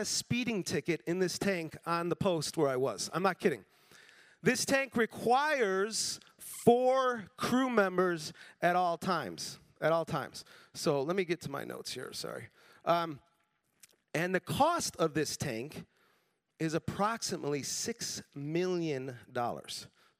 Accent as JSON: {"language": "English", "town": "Chicago", "region": "Illinois", "country": "United States", "said": "I don't hunt because I'm from Chicago"}